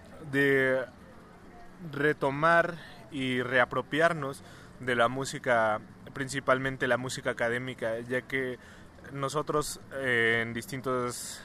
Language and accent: Spanish; Mexico City, Mexico; yo también soy estudiante de la Facultad de Música de la UNAM, vengo de la Ciudad de México